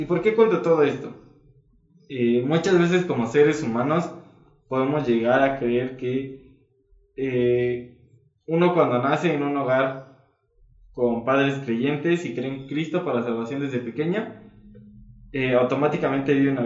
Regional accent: Mexico City, Mexico; Ya después de que yo nací, estando aquí, en Ciudad de México, porque vivíamos ahí, fue cuando mi padre tomó una decisión. Y pues de cierta manera yo crecí en un hogar con padres cristianos.

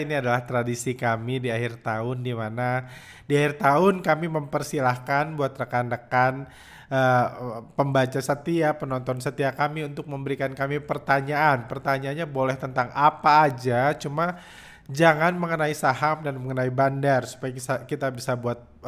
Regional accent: Bandung, West Java, Indonesia; also born or lived in Jakarta / Brazil; Saya lahir di Jakarta, terus tinggal di Bandung. Udah itu saya ke Brazil, udah itu ke Indonesia lagi waktu kuliah. Saya kuliah di Bandung, di Parahyangan, jurusan manajemen keuangan.

